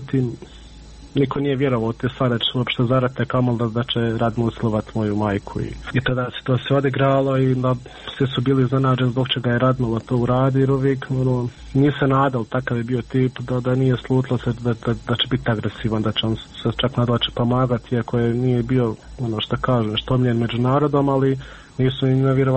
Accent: Miljevina, Republika Srpska, Bosnia & Herzegovina; mi smo svi gore iz Miljevine

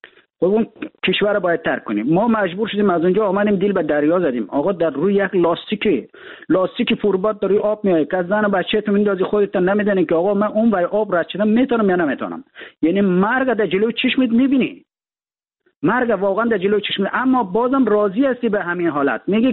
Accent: Afghanistan; ما میخوایم خودمونو مثلا به عنوان یک افغانستانی خودمونو معرفی کنیم

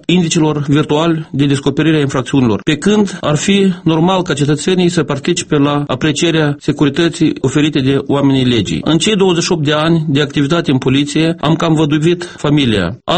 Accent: Cioara, Hîncești District, Moldova; born or raised there

